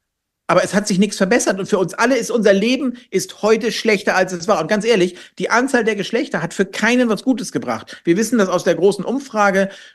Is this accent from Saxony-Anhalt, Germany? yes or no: no; Hamburg, Germany; in meiner Heimatstadt